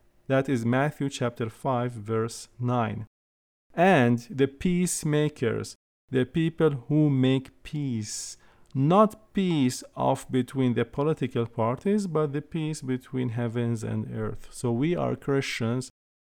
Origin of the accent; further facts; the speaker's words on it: Jerusalem, Jerusalem District, Israel; I am from Jerusalem.